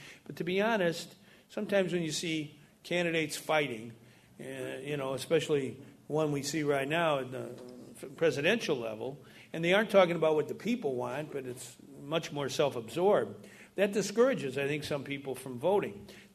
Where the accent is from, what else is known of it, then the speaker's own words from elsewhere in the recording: Illinois, United States; We're people from Illinois. We're tough. We know how to make things happen